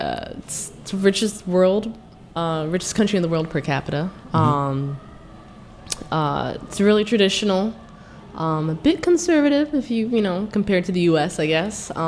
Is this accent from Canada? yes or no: no; Brooklyn, New York, United States; born there; also born or lived in Pittsburgh; I was born in Brooklyn, and from there we moved to Pittsburgh, PA. Lived there for about 7 years because I guess I was seven.